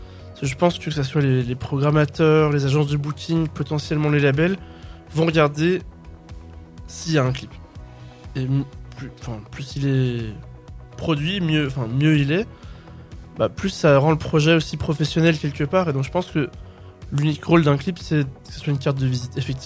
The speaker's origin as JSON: {"language": "French", "country": "Italy", "tie": "born or raised there", "first_language": "French", "said": "Même si je suis francophone, j'ai été élevé en français, mais j'ai été élevé en français en Italie"}